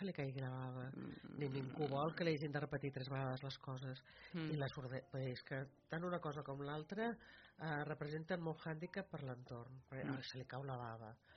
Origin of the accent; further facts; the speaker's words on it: Catalonia, Spain; Jo sóc del Penedès i sóc pro vi, pro cava